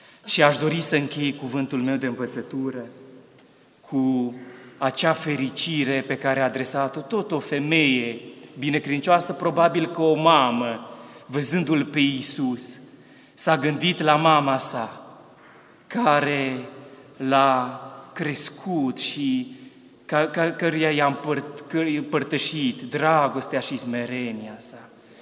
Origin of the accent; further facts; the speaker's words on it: Bistrița-Năsăud, Romania; am ajuns în satul meu natal, Năsăudean, de la poalele munților Țibleș, din Ardeal